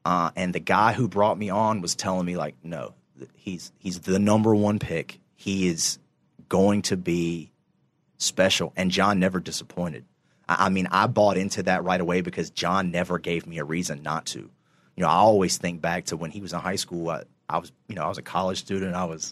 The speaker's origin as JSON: {"language": "English", "town": "Kinston", "region": "North Carolina", "country": "United States", "tie": "born or raised there", "said": "Kinston is getting hit pretty hard right now. That's my hometown, so definitely send some prayers out."}